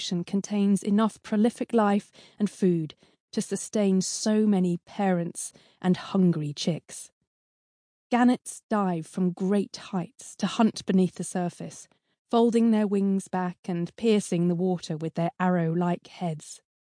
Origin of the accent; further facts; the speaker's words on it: Cambridge, East of England, United Kingdom; Advice for the worst-hit areas, including my hometown of Cambridge, was to stay indoors